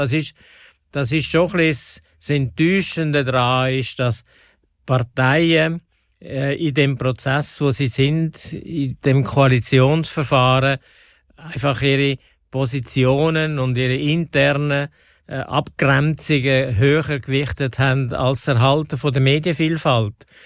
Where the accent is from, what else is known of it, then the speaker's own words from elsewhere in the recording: Switzerland; now in Liechtenstein; Also ich bin Schweizer und bin Ausländer